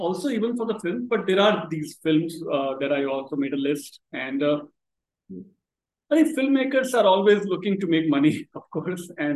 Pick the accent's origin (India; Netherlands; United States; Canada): India; Rajasthan; born there; But I was born in Rajasthan, and my state does have a border that touches Pakistan.